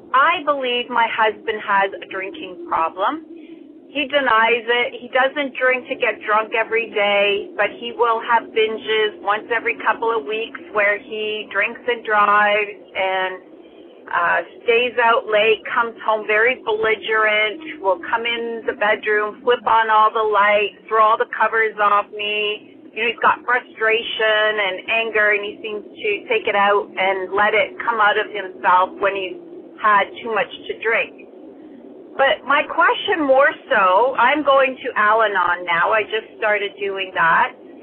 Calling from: Ontario, Canada; I'm calling from Ontario, Canada.

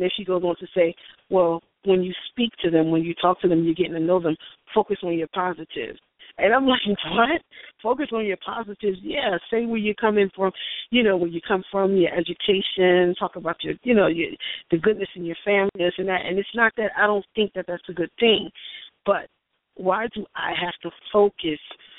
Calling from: New Jersey, United States; Hey, everybody.

